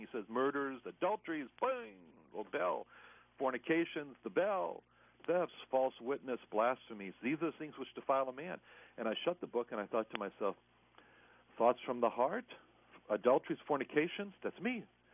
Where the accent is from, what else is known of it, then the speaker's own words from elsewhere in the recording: Los Angeles, California, United States; The weather is so terrible, because I'm from Los Angeles.